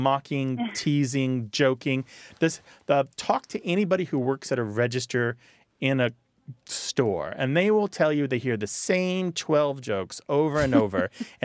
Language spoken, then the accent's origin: English; United States; accent: American; and did my best to speak French, and even friends would imitate my American accent